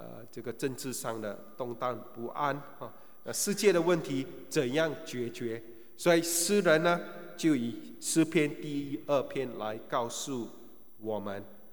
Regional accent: Singapore; 你说没有啊，我们新加坡人没有这样想啊。

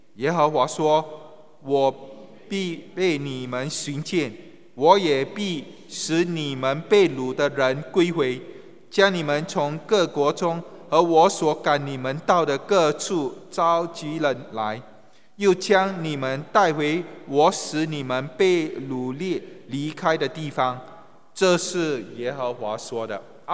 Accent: Singapore; 我们都是中国人，但我生长在新加坡

